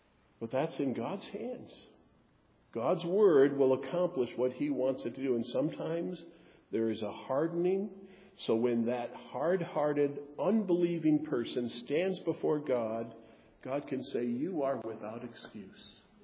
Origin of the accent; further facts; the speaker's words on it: Wisconsin, United States; oh, I grew up in Wisconsin. I know something about cows.